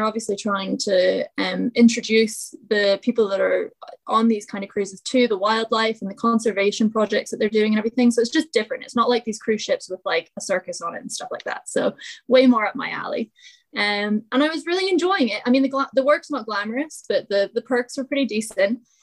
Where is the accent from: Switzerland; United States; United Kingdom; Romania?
United Kingdom; Scotland; But I grew up in Scotland.